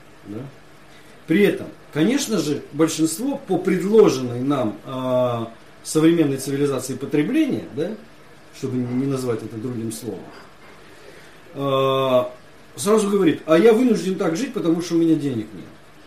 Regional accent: Russia; почему я, русский россиянин, вдруг исповедую русскую культуру и традицию?

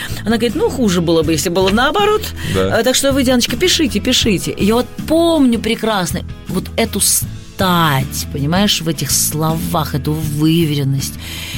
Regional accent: Magadan, Magadan Oblast, Russia; я же когда приехала из Магадана, я была такая очень, я была очень откровенная

